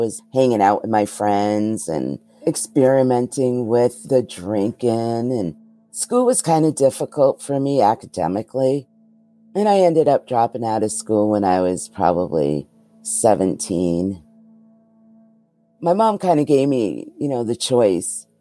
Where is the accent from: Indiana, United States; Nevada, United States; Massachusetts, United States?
Massachusetts, United States; I grew up in Massachusetts mostly. I did move around a lot.